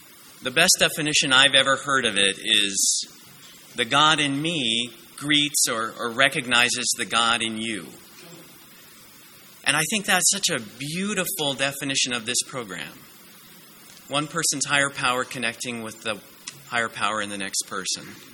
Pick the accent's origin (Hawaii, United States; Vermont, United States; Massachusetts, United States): Hawaii, United States; Growing up in Hawaii in the 70s and 80s was an experience.